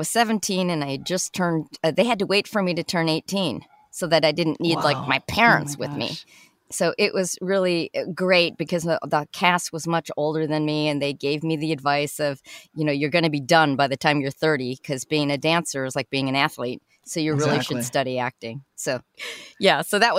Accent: Chicago, Illinois, United States; I'm from Chicago originally.

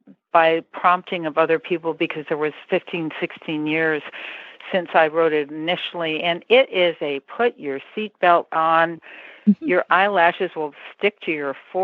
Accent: England, United Kingdom; I never had a round pin in my whole life because I'm an English girl.

